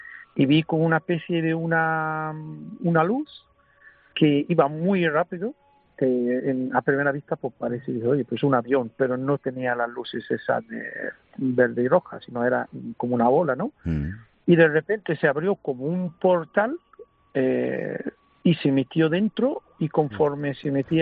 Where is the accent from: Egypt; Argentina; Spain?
Egypt; Cairo, Cairo Governorate; yo soy nativo del Cairo, Egipto